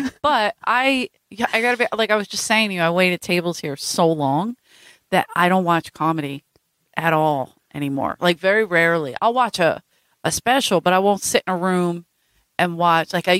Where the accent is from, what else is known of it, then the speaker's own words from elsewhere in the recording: Philadelphia, Pennsylvania, United States; No, I'm from South Philly.